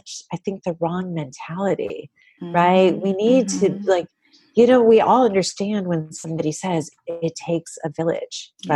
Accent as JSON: {"language": "English", "town": "Chicago", "region": "Illinois", "country": "United States", "tie": "born or raised there", "moved": "as an adult", "said": "I returned to Chicago. That's my hometown mm-hmm. to have her."}